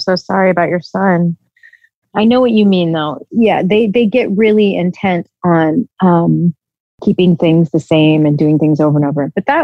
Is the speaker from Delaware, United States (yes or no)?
no; Texas, United States; But I'm also from Texas and I love